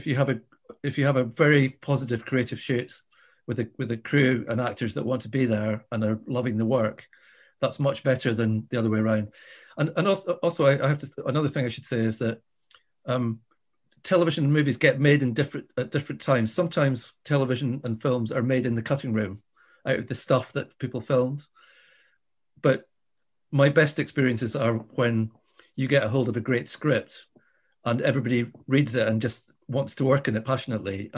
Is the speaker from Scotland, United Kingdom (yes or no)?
yes; Isle of Skye, Scotland, United Kingdom; And I was born and brought up in the Isle of Skye in Scotland, in the Hebrides, which is, it's quite a big island, but people say that it's remote and everything.